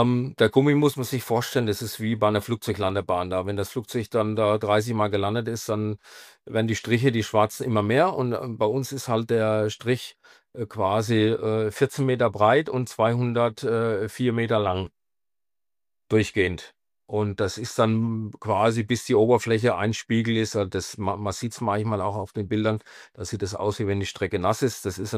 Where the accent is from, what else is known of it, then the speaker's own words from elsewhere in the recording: Marktheidenfeld, Bavaria, Germany; Also ich komme aus Marktheidenfeld, das liegt hier zwischen Würzburg und Aschaffenburg an der A3. Das ist relativ idyllisch.